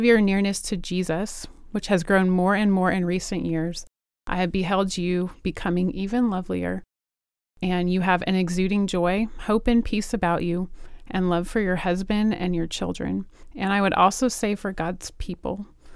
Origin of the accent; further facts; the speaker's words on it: New Kent, Virginia, United States; I'm from New Kent.